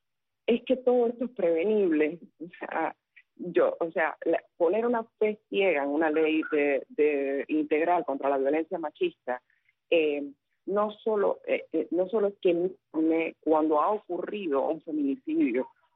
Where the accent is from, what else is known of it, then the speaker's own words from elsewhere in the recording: Cuba; como madre cubana